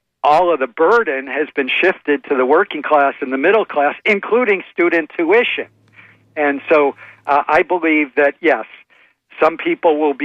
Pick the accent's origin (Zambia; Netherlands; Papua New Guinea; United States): United States; Michigan; I grew up in Michigan where there was expanding middle class.